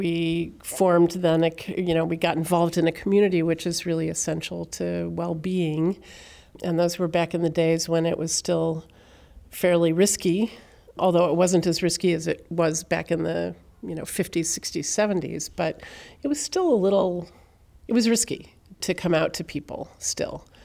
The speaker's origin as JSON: {"language": "English", "town": "Paw Paw", "region": "Michigan", "country": "United States", "tie": "born or raised there", "said": "promptly went back to my hometown in Pawpaw and open a post office box"}